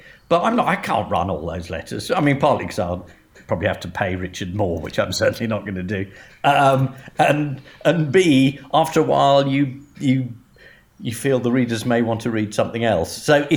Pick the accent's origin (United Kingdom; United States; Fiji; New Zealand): United Kingdom; And that is part of being British. We do essentially find the royal family hysterical, but are perfectly capable of being very moved.